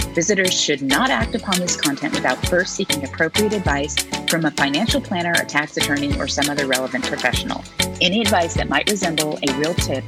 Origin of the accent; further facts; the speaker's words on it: Texas, United States; also born or lived in New York; consider myself a New Yorker at heart because I lived there for 19 years. And ironically, I moved back to my home state of Texas about 5 years ago to not only be closer to my parents and my family